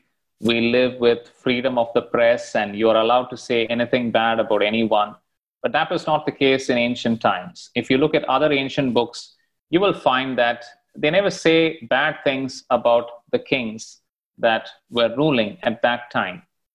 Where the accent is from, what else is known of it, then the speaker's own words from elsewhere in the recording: India; Now, if I'm writing a book, I'm from India, and if I'm writing a book and I want Indians to adopt that book